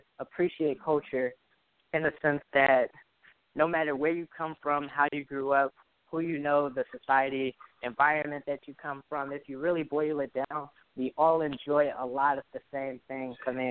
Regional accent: Southfield, Michigan, United States; And I don't know if you know, but I'm originally from Detroit, right outside the city. I'm from Southfield, Lathrop Village area. So shout out to Detroit.

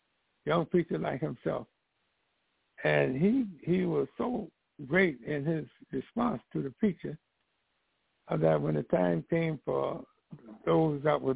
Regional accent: New Jersey, United States; born there; I was born in New Jersey.

